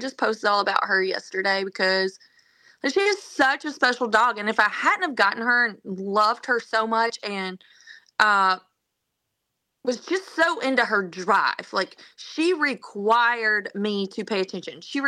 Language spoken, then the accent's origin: English; Georgia, United States; Well, I was raised in Georgia, and my family all hunts turkeys and deer.